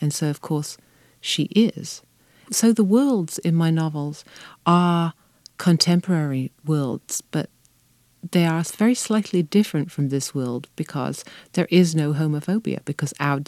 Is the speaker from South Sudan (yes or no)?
no; England, United Kingdom; thinking I am a woman or I am English or in her case Norwegian or I am a lesbian.